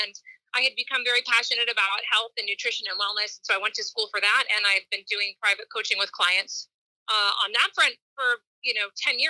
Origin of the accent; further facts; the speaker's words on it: New York City, New York, United States; I'm a New Yorker.